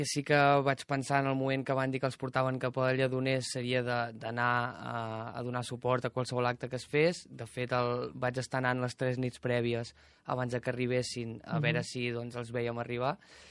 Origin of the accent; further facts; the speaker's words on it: Manresa, Catalonia, Spain; De Manresa.